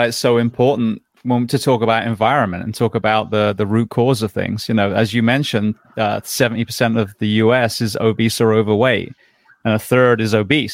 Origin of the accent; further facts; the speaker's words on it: England, United Kingdom; can I compare as an English farm boy that had an orchard the same with that kid in Brooklyn?